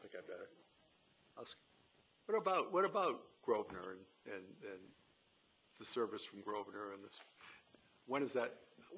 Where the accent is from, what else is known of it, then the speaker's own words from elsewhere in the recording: Maryland, United States; I'm from Montgomery County, Maryland.